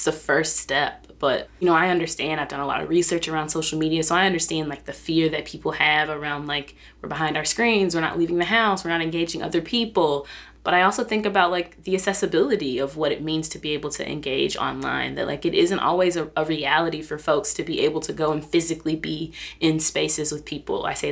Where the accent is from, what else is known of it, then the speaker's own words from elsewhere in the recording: Kentucky, United States; As a person who was born and raised in the South, shout out to Kentucky